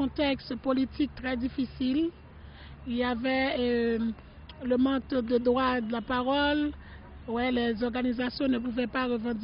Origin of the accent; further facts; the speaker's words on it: Haiti; je viens d'Haïti